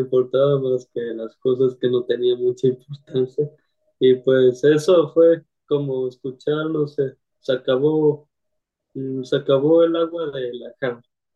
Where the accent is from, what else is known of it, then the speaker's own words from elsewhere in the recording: Hermosillo, Sonora, Mexico; now in Guadalajara, Mexico; Soy de Hermosillo, Sonora, pero vivo aquí en Guadalajara, Jalisco.